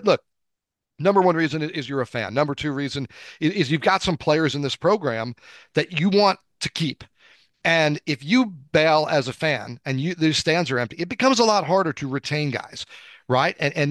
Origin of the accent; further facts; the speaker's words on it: New Jersey, United States; And where I grew up, so I'm from the North. I'm from North Jersey.